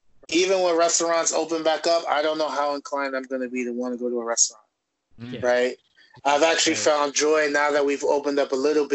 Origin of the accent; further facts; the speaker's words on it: Bronx, New York, United States; I live in the Bronx, I grew up in the Bronx, like I'm embedded in this